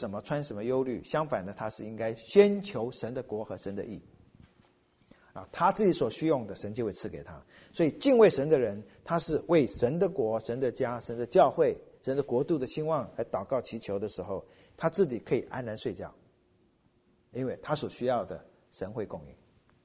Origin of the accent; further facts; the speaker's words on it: Taiwan; 如果你记得不错，你不记得，我们台湾人都记得，因为中美建交就是台湾跟美国断交